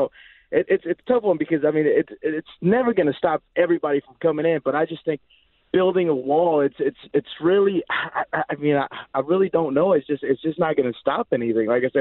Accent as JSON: {"language": "English", "town": "El Paso", "region": "Texas", "country": "United States", "said": "I'm actually from El Paso, Texas, man. I live right there on the border with Juarez."}